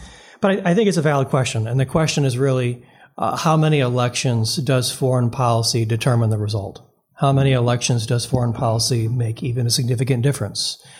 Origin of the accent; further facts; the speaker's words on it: Toledo, Ohio, United States; I grew up in Toledo, Ohio. So part of this whole Southeast Michigan area was a few minutes away. I grew up a suffering Detroit Tigers fan, a Detroit sports fan.